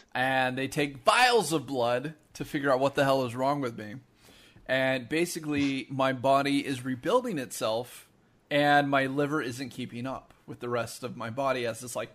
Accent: Tulalip Indian Reservation, Washington, United States; Mm. I got you both beat. I grew up on the Tulalip Indian Reservation.

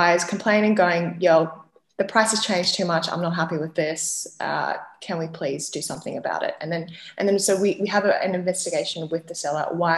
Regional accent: Australia; because as we've seen as Australian consumers of crypto, sometimes your bank account does get shut down

